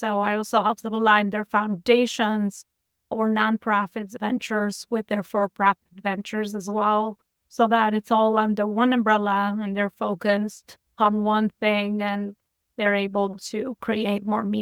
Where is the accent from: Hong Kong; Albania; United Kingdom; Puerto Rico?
Albania; now in New York, United States; Natively, I'm from Albania. I moved to the U.S., specifically New York, over 25 years ago.